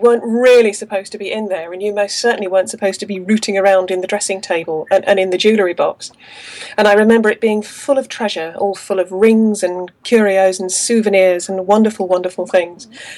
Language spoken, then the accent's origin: English; Norwich, East of England, United Kingdom; I was back in the games room in my hometown of Norwich only last weekend